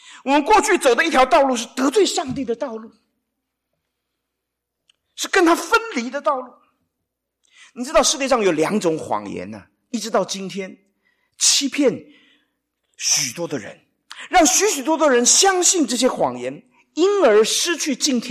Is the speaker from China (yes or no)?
yes; China